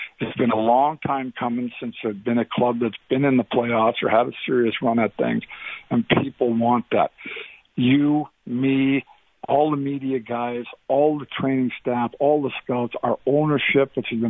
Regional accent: Calgary, Alberta, Canada; being an Alberta boy, I was born and raised in Calgary. I've always come back here to live throughout my career, although most of it's been spent, you know, down east. I'm coming back home to Alberta.

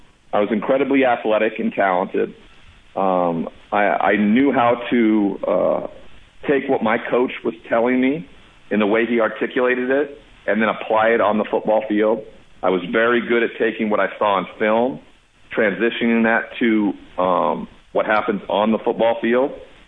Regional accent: Montana, United States; I'm from Montana. That's the biggest hurdle to ever get over.

